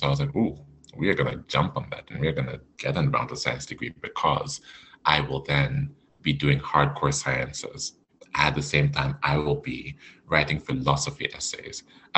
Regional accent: Alberta, Canada; I guess first and foremost, I'd say I'm Franco-Albertan. I am not from Quebec. I'm actually from Alberta

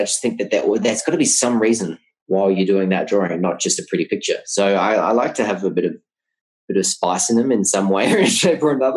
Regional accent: Australia; And I think in Australia, obviously we're British heritage, so there's probably that influence.

